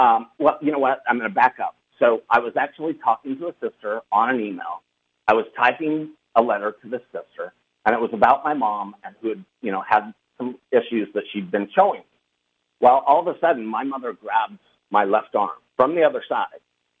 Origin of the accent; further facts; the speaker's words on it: Utah, United States; also born or lived in Big Bear Lake; and I used to have a house at 9,500 feet in Big Bear Lake, and I'm from Utah.